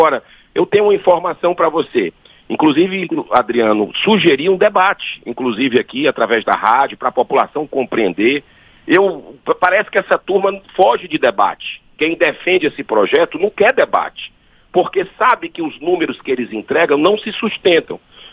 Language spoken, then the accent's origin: Portuguese; Northeast Region, Brazil; nós que somos do Nordeste, sabemos o quanto sofremos historicamente com estrangeiros